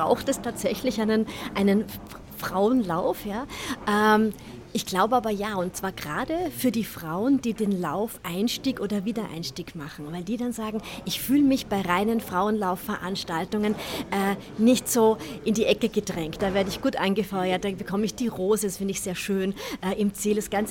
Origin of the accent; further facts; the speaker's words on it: Vienna, Austria; Also als Wienerin würde ich ja zuerst gleich immer sagen, es heißt Laufalte oder Laufalter. Das wäre so das Wienerische.